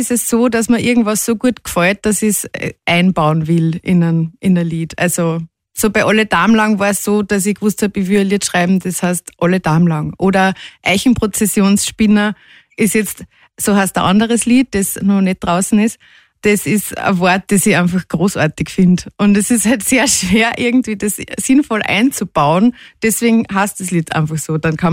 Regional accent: Steyr, Upper Austria, Austria; Wir sind ja beide aus Steyr, sondern beim Studieren in Wien.

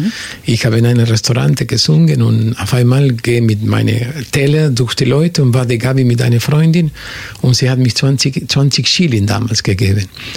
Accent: Argentina; German is a second language; moved away; Ich habe dieses Jahr 40 Jahre, dass ich schon meine Heimat verlassen habe, Argentinien.

